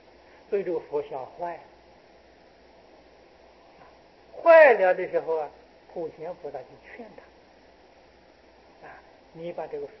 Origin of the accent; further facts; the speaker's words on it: China; 照我们中国人的算法呢，末法已经过了1000年了啊